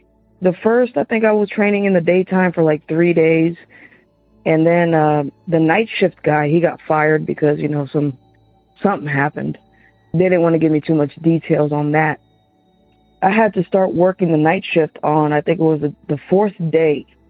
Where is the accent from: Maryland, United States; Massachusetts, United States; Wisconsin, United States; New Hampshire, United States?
Maryland, United States; Silver Spring; I'm from Maryland, Silver Spring area.